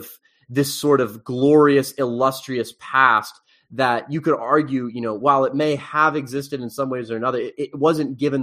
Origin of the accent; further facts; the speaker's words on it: Virginia, United States; I'm from Virginia, for those of you who don't know. The oldest and longest settled state in the United States.